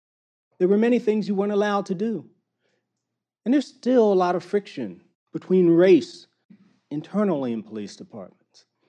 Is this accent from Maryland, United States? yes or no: yes; Baltimore, Maryland, United States; I grew up in Baltimore, and I think back to the 1960s when I'm downtown Baltimore on Howard Street with some friends